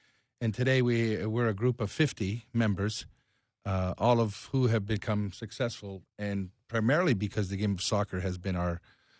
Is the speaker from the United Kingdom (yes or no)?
no; Toronto, Ontario, Canada; when I grew up in Toronto in the 60s, it was part of a club called the Toronto Azzurri, and we were all mainly from Italian immigrant families